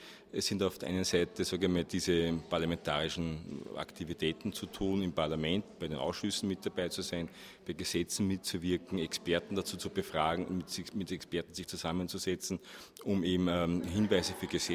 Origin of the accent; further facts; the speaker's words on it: Freistadt, Upper Austria, Austria; habe in meiner Heimatgemeinde Freistadt in Oberösterreich mich dem Gemeinderat gestellt